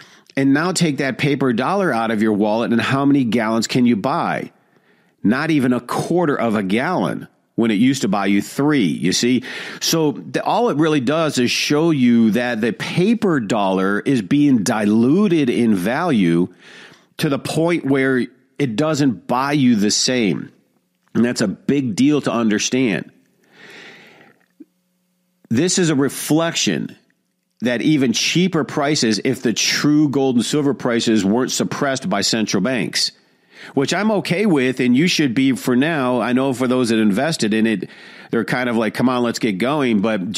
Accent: Detroit, Michigan, United States; I grew up middle class in Detroit, so I truly understand. We had a phenomenal life.

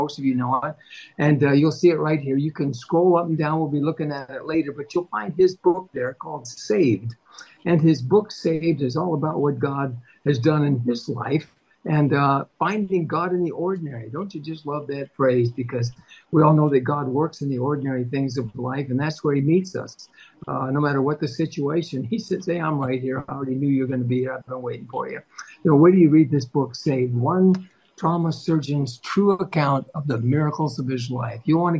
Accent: California, United States; They used to call us the Golden Boys because we came from Southern California.

